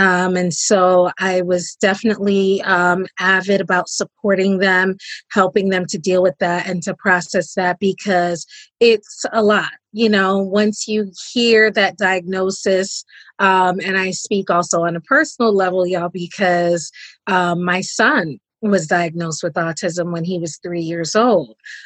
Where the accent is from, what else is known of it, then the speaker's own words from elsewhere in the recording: Brooklyn, New York, United States; And so, but yet and still, I rep Brooklyn, New York, no matter where I am, that's where I'm from.